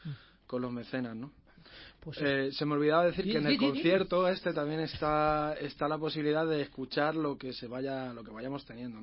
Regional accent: Badajoz, Extremadura, Spain; born there; también tenemos otra en Badajoz, que es de mi tierra, donde yo nací.

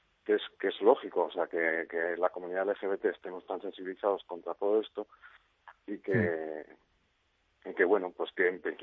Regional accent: Basque Country, Spain; Dentro uh-huh. de los cerrados que somos los vascos

